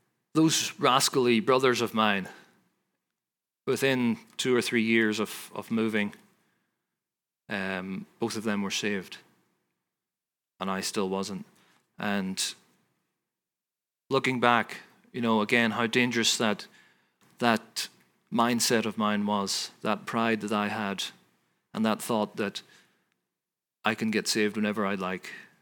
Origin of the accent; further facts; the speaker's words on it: Cavan, Ulster, Ireland; now in Ballyclare, United Kingdom; we came from Cavan, which was on the border, as I've said, so that's where some of the conflict was concentrated in Northern Ireland and Ireland in the last century.